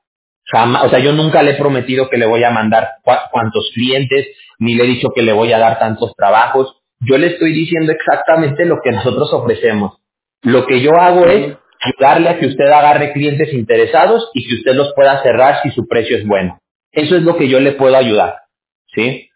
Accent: Mexico; now in United States; yo soy mexicano, yo no soy ni siquiera de aquí de California. Yo viví la mayoría de mi vida allá en México

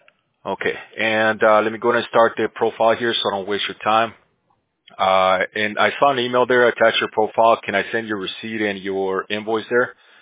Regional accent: Cochabamba, Bolivia; English is a second language; Yeah, I'm from Bolivia myself, so I mean, I know my accent comes out from time to time, especially when I'm yelling at my kids.

